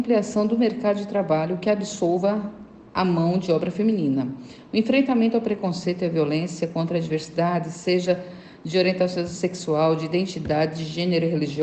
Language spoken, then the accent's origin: Portuguese; Paraná, Brazil; moved away; Sou paranaense, me mudei para Alagoas em meados dos anos 80